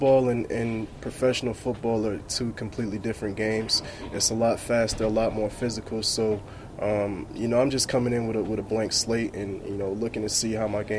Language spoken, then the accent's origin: English; New Jersey, United States; now in Pennsylvania, United States; Because my family is all around here. I grew up in New Jersey. I live in Pennsylvania now, so I'm about 1:45 away. And, you know, I'm coming back home.